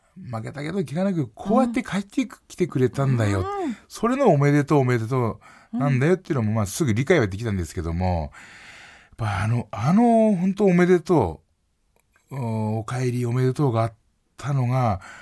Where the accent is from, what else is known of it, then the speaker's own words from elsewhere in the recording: Akita, Japan; now in Tokyo, Japan; 自分の生まれ育ったふるさとはもう大好きです